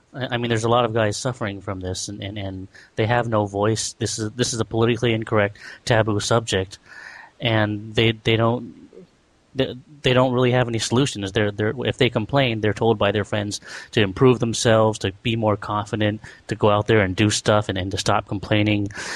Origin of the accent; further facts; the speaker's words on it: California, United States; I grew up in Silicon Valley, which is all about work and isolation, so it wasn't that open of a place. And I was an Asian guy